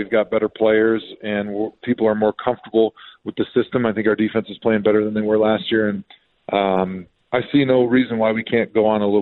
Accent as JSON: {"language": "English", "region": "Wisconsin", "country": "United States", "said": "Typically, Green Bay was one of the spots, being that I was from Wisconsin"}